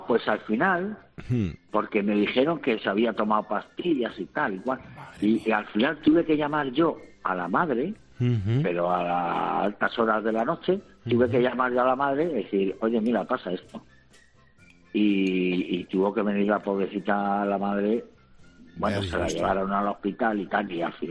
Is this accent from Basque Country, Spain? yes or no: no; Extremadura, Spain; que yo soy extremeño también.